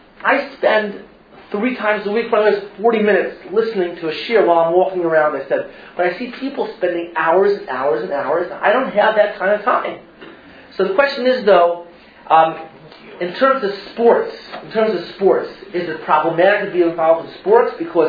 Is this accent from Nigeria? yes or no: no; Chicago, Illinois, United States; I had Baruch Hashem, had the mazel of being born and raised in, not born, I was raised in Chicago. So I was a fan of the Chicago Cubs.